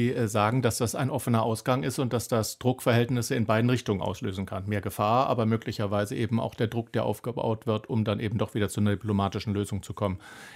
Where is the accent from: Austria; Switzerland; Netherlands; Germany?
Germany; Baden-Württemberg; In der Kindheit bin ich im Schwarzwald aufgewachsen